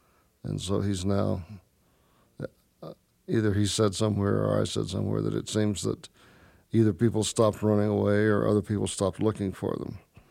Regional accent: Texas, United States; now in Iowa, United States; I grew up in Texas and never felt very much at home there.

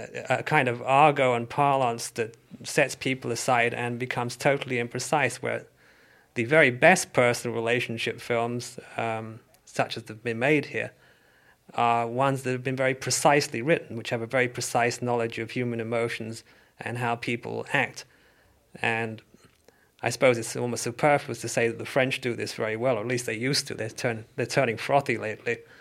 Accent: England, United Kingdom; And perhaps it's because I'm English

